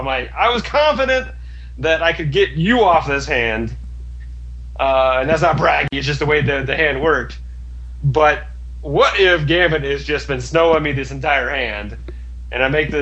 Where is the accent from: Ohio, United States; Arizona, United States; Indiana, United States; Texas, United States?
Ohio, United States; Columbus; Columbus, my hometown, in November.